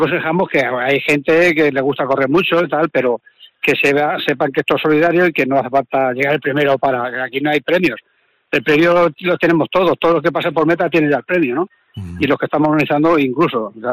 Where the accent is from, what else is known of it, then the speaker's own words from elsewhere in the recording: Alcázar de San Juan, Castilla-La Mancha, Spain; ahora mismo no sé los que somos de Alcázar